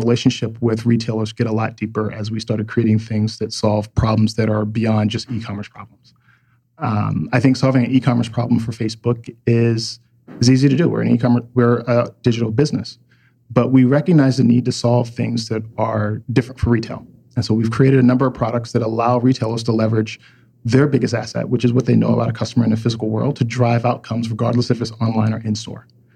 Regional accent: South Carolina, United States; I am originally from South Carolina. I can no longer eat my favorite comfort food.

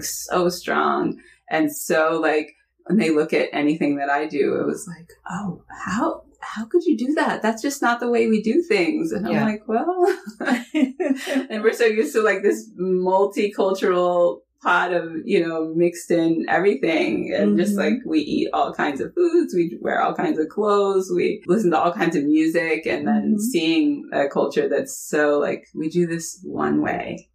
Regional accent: United States; growing up in America as a Muslim and being an American as well gives me sort of a special skill set

